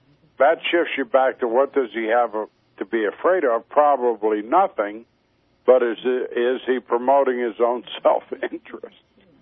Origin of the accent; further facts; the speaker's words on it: West Virginia, United States; You know, I am from West Virginia.